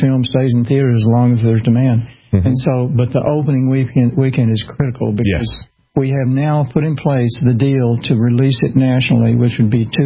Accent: Texas, United States; also born or lived in Los Angeles, California; But we lived in L.A. for 23 years. I'm from East Texas, grew up in a rural environment.

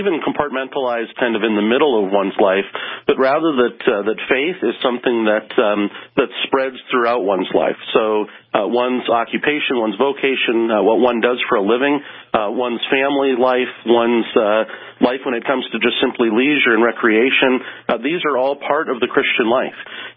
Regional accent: Venturia, North Dakota, United States; I grew up down in South Central North Dakota. My hometown was Venturia, which I usually give people a silver star if they know where that is, but it's kind of down by Ashley and Wishick, North Dakota, and I went to Zeeland High School.

